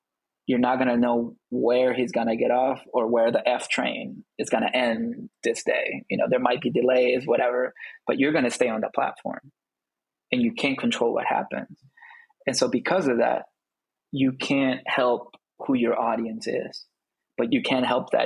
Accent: El Salvador; I am this 9-year-old survivor of the desert. I am from El Salvador. There's a lot of Salvadoran words in there. I am an immigrant.

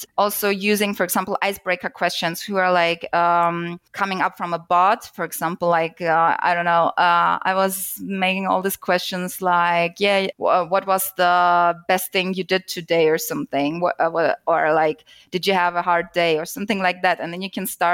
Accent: Germany; I'm from Germany, so data privacy is really a hot topic here.

